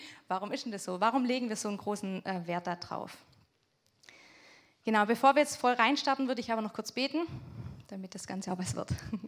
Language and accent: German; Egenhausen, Baden-Württemberg, Germany; also born or lived in Leonberg; Sind jetzt im Sommer wieder hergezogen ins schöne Egenhausen.